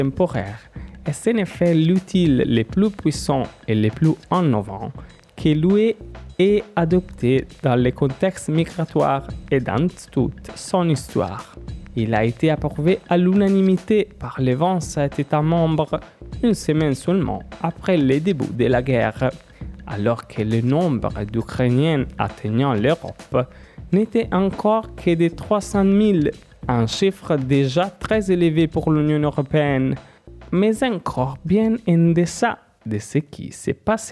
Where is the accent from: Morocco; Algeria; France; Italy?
Italy; les débats sur la migration sont très sensibles dans mon pays d'origine, l'Italie